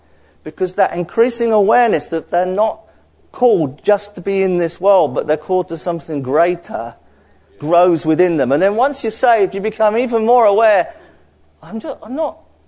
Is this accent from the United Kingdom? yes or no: yes; London, United Kingdom; now in Scarborough, United Kingdom; I mean, I love living in Scarborough, but I'm a refugee from London.